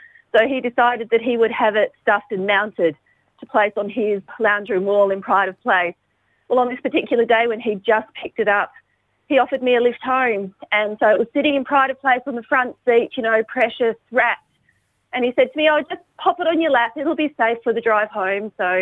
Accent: Geraldton, Western Australia, Australia; I'm originally from Geraldton up north, where it's a crayfishing mecca.

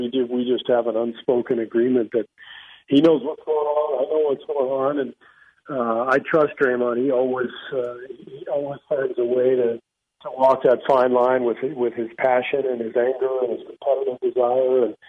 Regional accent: England, United Kingdom; born there; That's why I was born in England myself.

